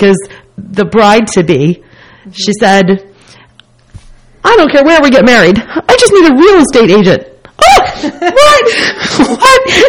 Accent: East Amwell, New Jersey, United States; we grew up there together in East Amwell.

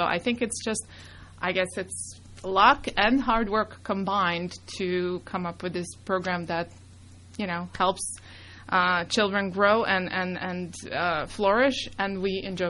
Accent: Serbia; English is a second language; moved away as an adult; also born or lived in Budapest, Hungary; now in United States; I was born in Serbia in Europe, and that's where I was raised.

